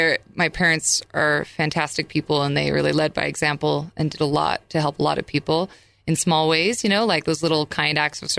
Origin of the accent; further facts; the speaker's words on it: Salt Lake City, Utah, United States; also born or lived in Hong Kong / Russia; I was born and raised in Salt Lake City, but have lived abroad. I've traveled and lived extensively abroad.